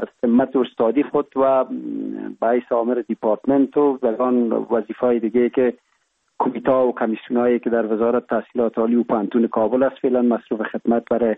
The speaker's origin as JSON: {"language": "Persian", "region": "Kapisa", "country": "Afghanistan", "tie": "born there"}